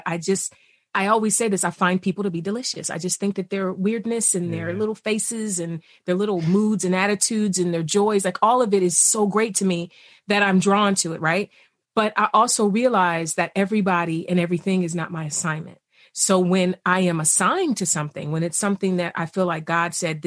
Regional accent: East Cleveland, Ohio, United States; Because I grew up poor in East Cleveland, I have this part of me that's like, make the money.

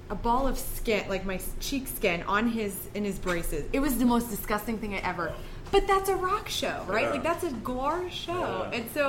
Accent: Illinois, United States; I grew up, I'm from Illinois.

